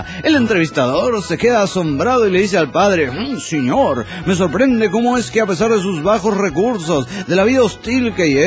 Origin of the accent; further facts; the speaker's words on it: Angamacutiro, Michoacán, Mexico; de Angamacutiro, México.